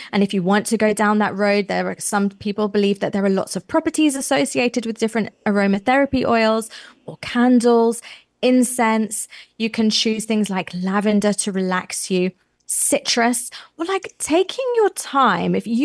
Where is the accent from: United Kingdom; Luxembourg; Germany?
United Kingdom; England; now in Durban, South Africa; So me growing up in England, the smell of sun cream that totally transports me to a holiday. Whereas now I'm living in Durban, sun cream is my everyday.